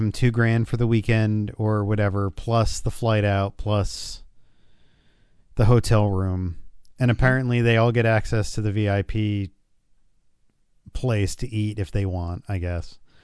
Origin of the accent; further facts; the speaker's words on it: Little Rock, Arkansas, United States; born there; I was born in Little Rock, Arkansas.